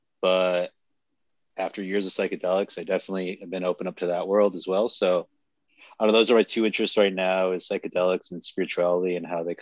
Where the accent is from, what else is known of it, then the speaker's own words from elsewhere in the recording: New Jersey, United States; So I grew up in Jersey.